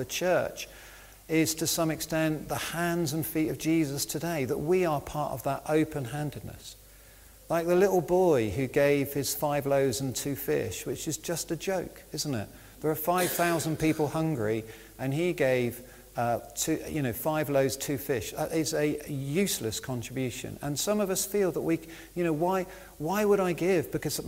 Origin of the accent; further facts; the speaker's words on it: England, United Kingdom; I'm proper English, so I've whinged about it like everybody else who's English